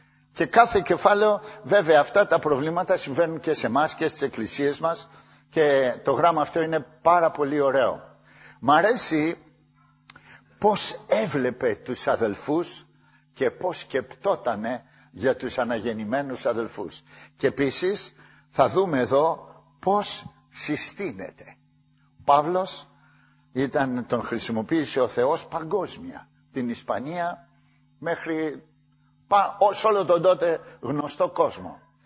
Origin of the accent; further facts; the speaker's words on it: Corinth, Peloponnese, Greece; μια που κι εγώ είμαι από την Κόρινθο και μου μιλάει ιδιαίτερα